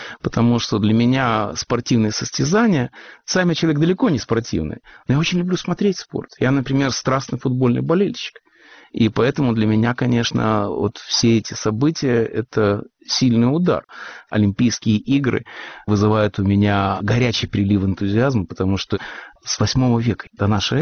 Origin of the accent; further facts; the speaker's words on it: Russia; accent: Russian; moved away; когда советские войска вступили в Афганистан, я приехал в Канаду. И в Монреале все слышали, конечно, мой русский акцент